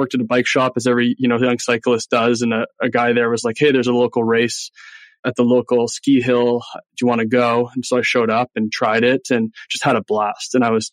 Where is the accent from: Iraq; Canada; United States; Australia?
Canada; Pickering, Ontario; I grew up in Pickering, Ontario, so somewhat Eastern Canada, and grew up in a hockey family.